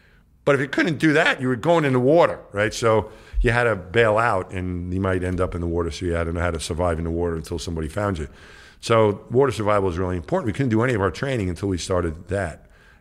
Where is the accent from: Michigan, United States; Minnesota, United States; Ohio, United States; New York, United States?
New York, United States; And I grew up in New York. We had bridges and tunnels and stuff.